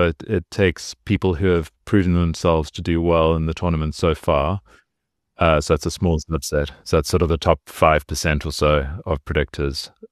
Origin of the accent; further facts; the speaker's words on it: Durban, KwaZulu-Natal, South Africa; I come from Durban and we call everyone Brew.